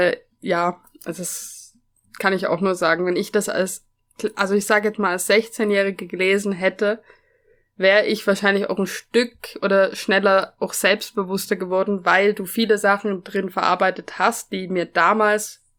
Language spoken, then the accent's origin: German; Germany; also eben, ich bin ja Deutscher